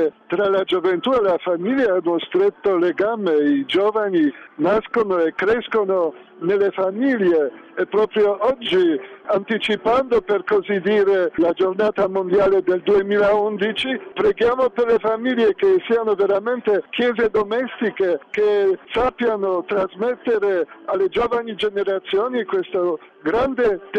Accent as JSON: {"language": "Italian", "country": "Poland", "said": "io, essendo polacco"}